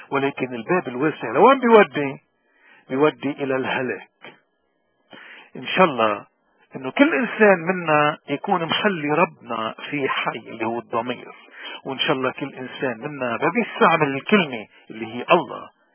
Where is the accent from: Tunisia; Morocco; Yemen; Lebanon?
Lebanon; من هون اليوم نحن كمواطنين لبنانيين عم نواجه إغراءات كتيرة